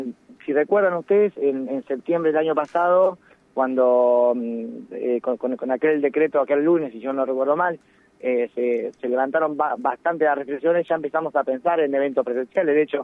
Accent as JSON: {"language": "Spanish", "region": "La Pampa", "country": "Argentina", "said": "si bien somos argentinos, pampeanos"}